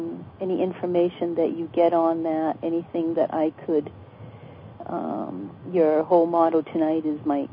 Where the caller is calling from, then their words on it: Poland Spring, Maine, United States; I'm calling from Poland Spring, Maine.